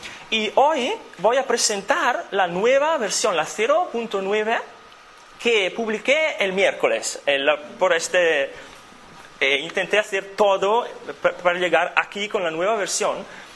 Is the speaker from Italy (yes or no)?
yes; Italy; Spanish is a second language; soy italiano, soy estudiante todavía